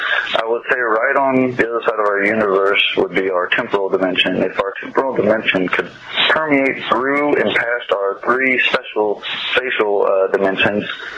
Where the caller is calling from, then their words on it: Combs, Illinois, United States; I'm calling from Combs, Illinois